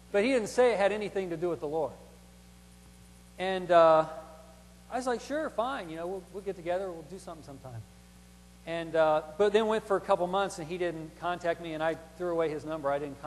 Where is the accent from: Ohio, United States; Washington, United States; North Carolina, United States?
Ohio, United States; Oxford; also born or lived in Fairborn, Ohio; I am from Oxford, Ohio, but I've actually only lived there about 3 years. Most of my Christian life, I've lived in Fairborn, Ohio.